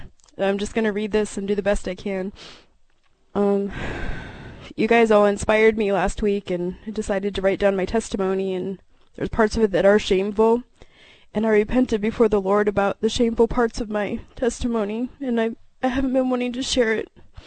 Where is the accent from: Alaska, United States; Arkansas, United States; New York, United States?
Alaska, United States; As I thought back on my childhood growing up in Alaska, I realized that was very true.